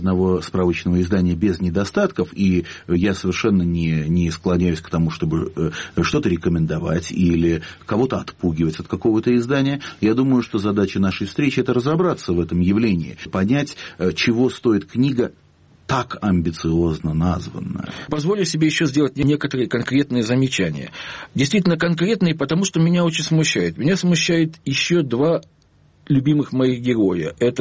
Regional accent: Kyiv, Ukraine; Я киевлянин, поэтому он меня всегда интересовал.

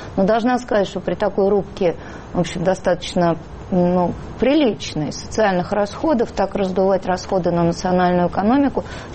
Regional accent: Moscow, Russia; Но главное, налог в Москве сейчас НДФЛ, это мы, москвичи, с нашими зарплатами.

